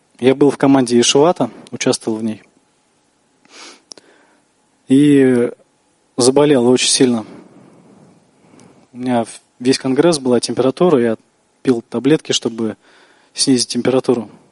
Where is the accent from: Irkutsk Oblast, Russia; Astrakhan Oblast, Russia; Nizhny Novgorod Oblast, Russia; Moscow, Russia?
Moscow, Russia; я из Москвы, из московской группы.